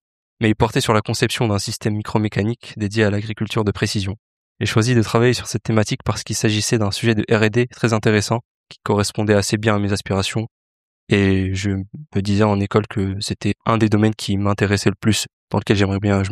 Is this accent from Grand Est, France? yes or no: no; Paris, Île-de-France, France; now in Besançon, France; je suis originaire de Paris et je suis en 2e année du cycle ingénieur en mécanique à Submicrotech NSEM à Besançon.